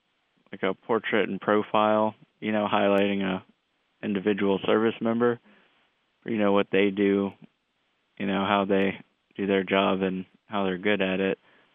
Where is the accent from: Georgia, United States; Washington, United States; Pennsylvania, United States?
Georgia, United States; Roswell; in Roswell at the North Fulton Regional Medical Center. I lived in Cumming, Georgia, till I was about 3, I believe. Then I moved to Forsyth, outside Gainesville, around that time.